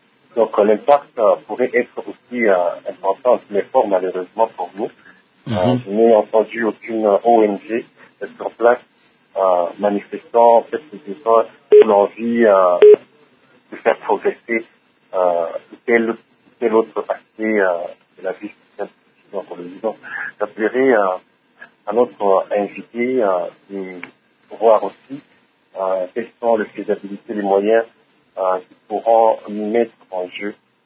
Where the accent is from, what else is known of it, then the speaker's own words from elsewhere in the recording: Colombia; ne sont pratiquement pas du passage chez nous en Colombie.